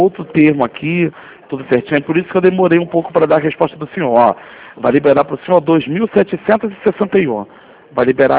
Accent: Madureira, Rio de Janeiro, Brazil; ou então eu sou daqui

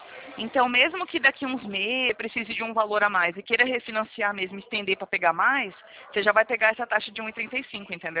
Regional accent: Presidente Prudente, São Paulo, Brazil; eu não fico aí. Eu fico em Presidente Prudente. Olha só de onde eu sou. É longe. É São Paulo.

